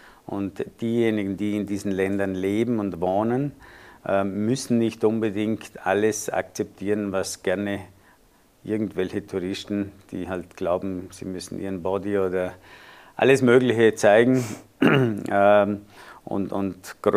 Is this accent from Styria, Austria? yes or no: no; Vorarlberg, Austria; ich als Patriot und richtiger Vorarlberger sage vielen meinen Freunden im Ausland, kommt es nach Vorarlberg in den Urlaub. Das ist wunderbar, Winter wie Sommer. Also somit bin ich auch ein richtiger Freund von der eigenen Heimat natürlich.